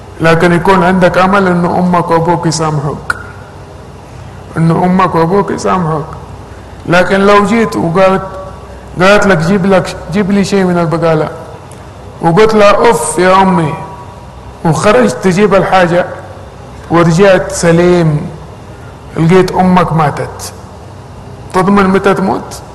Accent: Saudi Arabia; لكن في دربوها عندنا في السعودية الآن

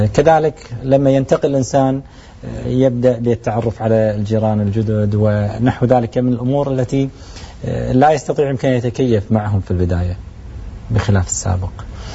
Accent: Kuwait City, Capital Governorate, Kuwait; من مواليد الكويت، بالميلاد يعني راح أعطيكم 1967، وطبعا ولدت في الكويت في الحي القبلي. أعتقد أنا من أواخر المواليد التي تمت في الحي القبلي، وهو الأحياء القديمة اللي في الكويت.

